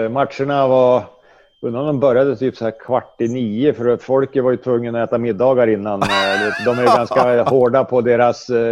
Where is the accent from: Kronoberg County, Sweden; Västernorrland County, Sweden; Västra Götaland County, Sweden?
Västernorrland County, Sweden; Domsjö; där vi växte upp i Domsjö då, där både jag och Peter, Andreas Salmonsson, växte upp ganska nära varandra på skolan.